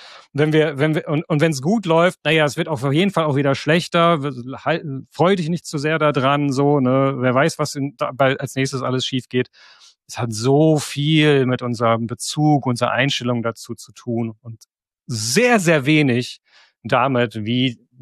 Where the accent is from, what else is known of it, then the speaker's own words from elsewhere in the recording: Darmstadt, Hesse, Germany; also born or lived in Frankfurt; Ich bin tatsächlich im Rhein-Main-Gebiet aufgewachsen, also in Frankfurt geboren, in Darmstadt zur Schule gegangen und studiert.